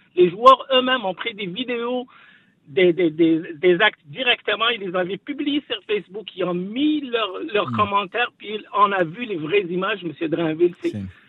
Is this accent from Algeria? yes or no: yes; Algeria; je suis d'origine d'Algérie